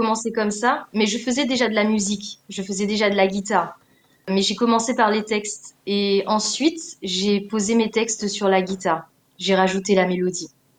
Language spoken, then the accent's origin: French; Martinique, France; Oui, je suis martiniquaise.